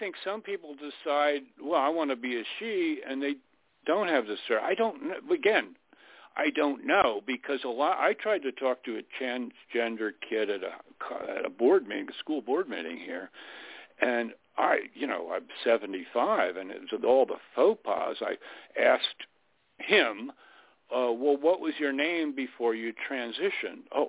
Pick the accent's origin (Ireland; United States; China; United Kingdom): United States; Florida; In Florida, they're making laws down in my home state of Florida.